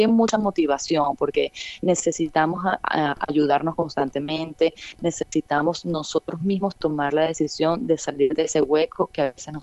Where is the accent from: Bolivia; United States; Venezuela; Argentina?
Venezuela; soy venezolana y me duele mi país